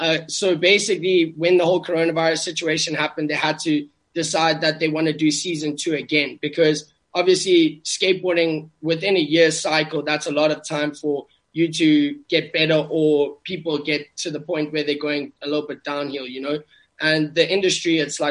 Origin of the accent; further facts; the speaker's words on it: South Africa; because I grew up in South Africa, and it's pretty much the obstacles that I saw